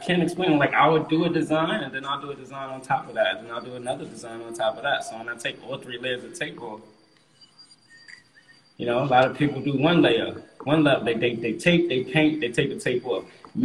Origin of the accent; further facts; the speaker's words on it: New York City, New York, United States; also born or lived in Long Island; Born and raised in New York, yep. I'm from Queens, New York, and I'm from Long Island also. I moved to Long Island when I was about 16.